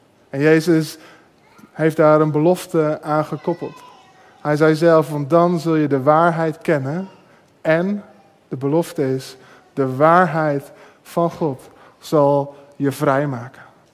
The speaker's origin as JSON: {"language": "Dutch", "region": "Bible Belt", "country": "Netherlands", "tie": "born or raised there", "said": "Zelf ben ik opgegroeid op de Bible Belt met een heleboel Bijbel."}